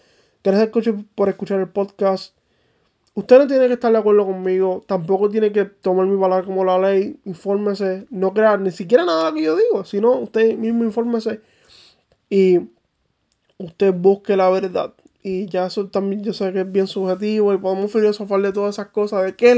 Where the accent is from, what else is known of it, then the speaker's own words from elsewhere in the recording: Puerto Rico; Yo creo que Puerto Rico, desde mi percepción como puertorriqueño, lo digo con mucha responsabilidad.